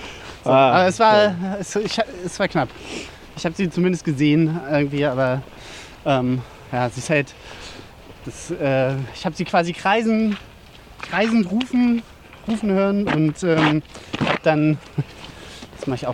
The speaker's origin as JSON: {"language": "German", "town": "Dedensen", "region": "Lower Saxony", "country": "Germany", "tie": "born or raised there", "said": "Und zwar bin ich ja hier in Döteberg aufgewachsen"}